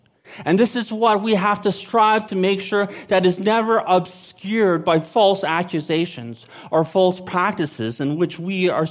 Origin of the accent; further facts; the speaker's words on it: Canada; I'm Canadian. I don't get goosebumps.